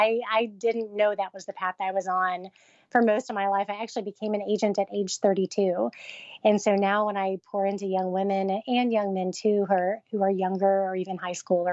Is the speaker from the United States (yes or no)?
yes; Oklahoma, United States; I grew up in the Bible Belt, you know, Oklahoma